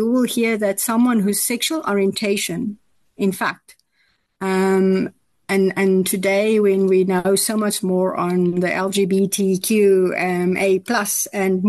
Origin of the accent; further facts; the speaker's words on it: Western Cape, South Africa; All the other members of the commission team was from KwaZulu-Natal. I came from the Western Cape.